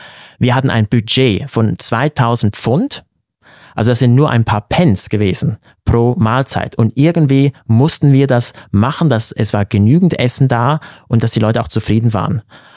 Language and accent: German; Basel, Basel-Stadt, Switzerland; Als ich aufgewachsen bin in Basel